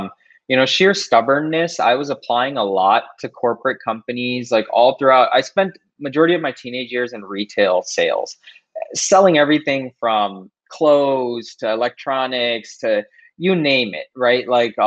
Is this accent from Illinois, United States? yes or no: yes; Naperville, Illinois, United States; So I grew up in Indian Prairie School District. I was pretty much the only brown guy or brown person really there. There was one other family that was in our court. It's very different now in Naperville with the population these days.